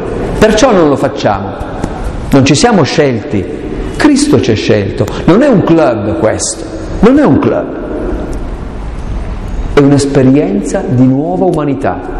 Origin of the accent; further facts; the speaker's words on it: Aosta Valley, Italy; io sono valdostano, quindi vengo dai confini dell'impero, e noi abbiamo una lunga tradizione autonomista